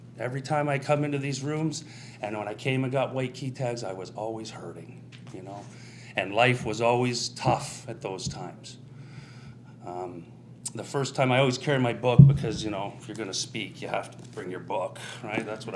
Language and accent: English; Sarnia, Ontario, Canada; now in Oshawa, Canada; originally I'm from Sarnia. I see some of my friends from Sarnia over there representing, which is nice.